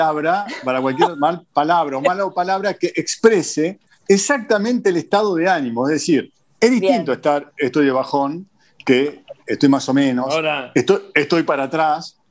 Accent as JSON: {"language": "Spanish", "country": "Argentina", "moved": "yes", "lives_now": "Uruguay", "said": "por más que yo esté viviendo en Uruguay, mi país sigue siendo Argentina y va a ser siempre Argentina, y mis afectos están allá"}